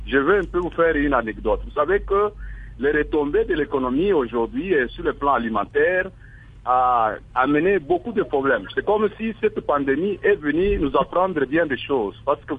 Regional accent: Lubumbashi, Haut-Katanga, DR Congo; Je pense que quand vous regardez ici chez nous à Lubumbashi

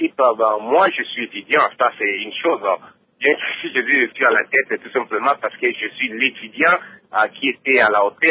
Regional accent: DR Congo; moved away as an adult; now in Japan; Bon, j'ai quitté la RDC vers 2008. Puis après avoir fini mes études médicales, je suis arrivé au Japon en 2008

